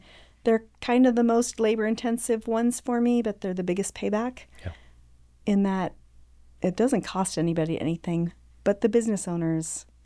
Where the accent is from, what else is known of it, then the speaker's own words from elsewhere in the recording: Nebraska, United States; We're both from Northeast Nebraska, so we had some things to talk about.